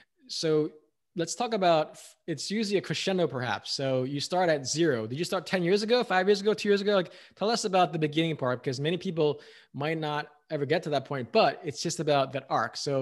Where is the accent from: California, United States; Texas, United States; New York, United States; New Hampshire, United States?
New York, United States; Like, I'm a New Yorker, you know